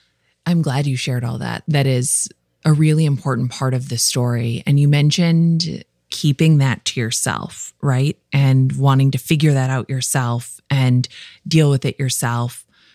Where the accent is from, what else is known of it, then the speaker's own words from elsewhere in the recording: Midwest, United States; I'm from the Midwest. We love talking about weather, okay?